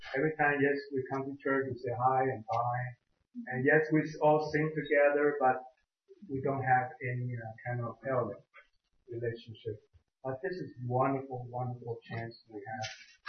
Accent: Kansas City, Missouri, United States; Because you're from Kansas City, and I'm from Kansas City, now you're in Taiwan.

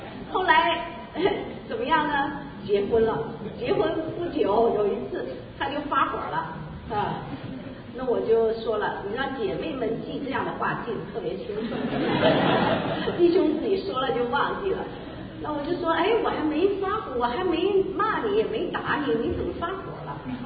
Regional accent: China; now in United States; 那我们是从国内来的，我们在国内哈、啊，我们很早接触到啊，没有机会听啊。

